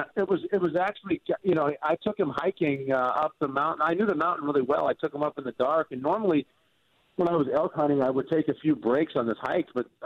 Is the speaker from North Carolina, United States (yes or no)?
no; Butte, Montana, United States; growing up in Butte, Montana, I got dumped. The easiest way to get out is to join the military